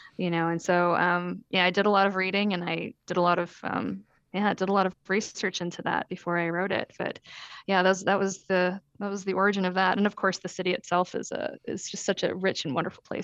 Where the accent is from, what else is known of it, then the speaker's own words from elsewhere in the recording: United States; now in Italy; As an American living there, I wasn't confronted with it on a daily basis, but people who live there really are. I think we're sort of shielded a little bit as Americans living there.